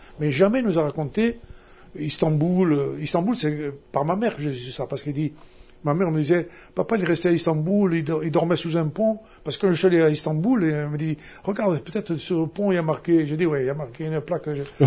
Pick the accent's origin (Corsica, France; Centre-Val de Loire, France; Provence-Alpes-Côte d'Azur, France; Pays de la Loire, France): Corsica, France; Tu vois, comme nous, Calvi, Calenzana, Il Rousse, tout comme ça. Toi, on est corse, on a toujours des différences.